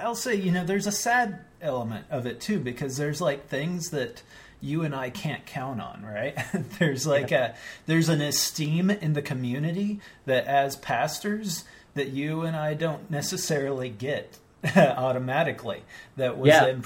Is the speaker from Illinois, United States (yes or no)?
no; Colorado, United States; And I grew up in Colorado, so very much a West Coast feel, even though we were landlocked.